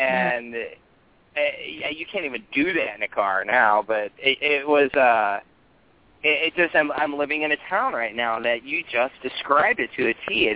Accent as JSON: {"language": "English", "town": "Oakland", "region": "California", "country": "United States", "tie": "born or raised there", "said": "And where I grew up around Oakland, and one of the suburbs I lived at, Pittsburgh, oh, my God, I was an hour away from the ocean"}